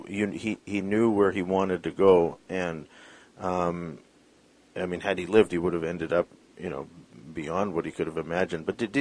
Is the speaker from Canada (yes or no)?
yes; Canada; I say that as a Canadian.